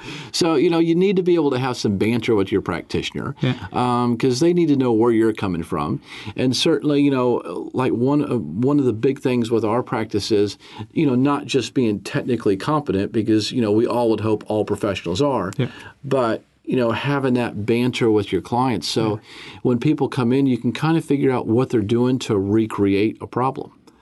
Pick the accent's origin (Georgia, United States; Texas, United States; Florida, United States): Florida, United States; now in Canterbury, New Zealand; So I grew up in the States. I grew up in Florida.